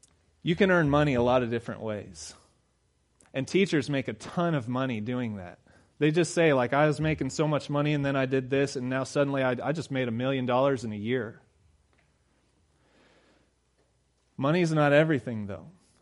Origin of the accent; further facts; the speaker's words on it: Kansas, United States; But we're from Kansas. We go to the beach.